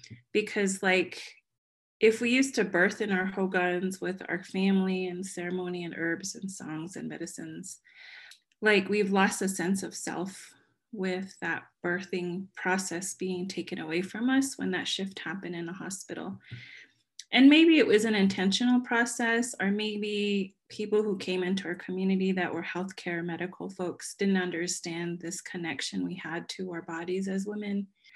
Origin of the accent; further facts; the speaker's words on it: New Mexico, United States; Yes, I'm a Navajo midwife, or in our culture, Dene, which means the people. So I grew up in New Mexico, primarily in the Four Corners. I'm one of eight children.